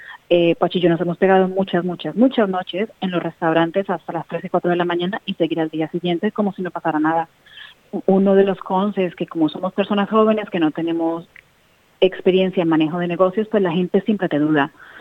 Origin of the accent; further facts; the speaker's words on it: Colombia; moved away as an adult; now in Sydney, Australia; yo me vine de Colombia en el 2001 y vine a estudiar mi carrera.